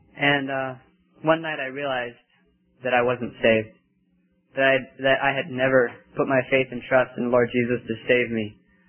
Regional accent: Omaha, Nebraska, United States; I'm from Omaha, Nebraska. I'm 19 years old, and I actually come from a divorced home.

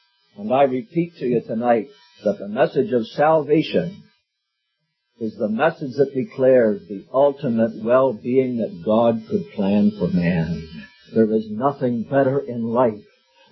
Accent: New Brunswick, Canada; Being born and brought up in New Brunswick

